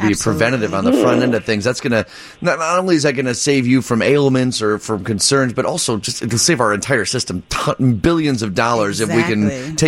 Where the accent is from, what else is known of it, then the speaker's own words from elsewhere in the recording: Downers Grove, Illinois, United States; I'm from Downers Grove originally, so I know the western suburbs pretty well.